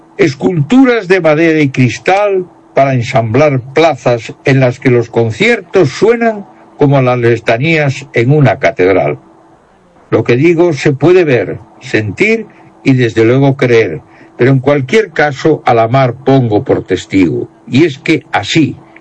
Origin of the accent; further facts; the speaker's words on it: Galicia, Spain; Mi pueblo es un enclave industrial de acento no galaico, y la ciudad de Viveiro traslada sus actividades sociales a esa parroquia de San Juan de Covas, dejando el hermoso casco histórico casi solo para los que seguimos siendo gallegos del siglo XX.